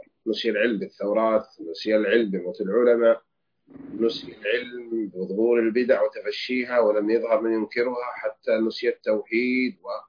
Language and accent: Arabic; Saudi Arabia; فهذا يدل على فضل بلادنا المملكة العربية السعودية